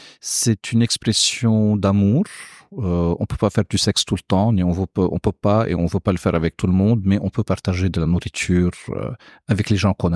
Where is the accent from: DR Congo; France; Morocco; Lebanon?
Lebanon; c'est pas parce que je suis libanais